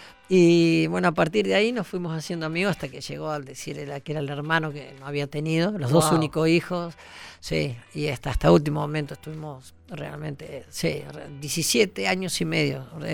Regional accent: Mercedes, Argentina; que es de mi pueblo, Mercedes.

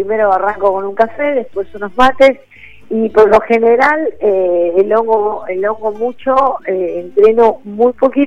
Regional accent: Buenos Aires, Argentina; born there; No, nací en Mendoza, por favor, nací en Saavedra.

